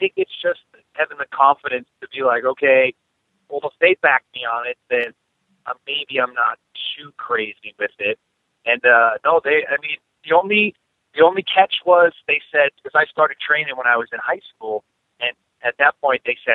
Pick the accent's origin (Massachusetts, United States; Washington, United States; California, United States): Massachusetts, United States; Carver; I'm driving from Seekonk back to home base, which is in Carver, Mass.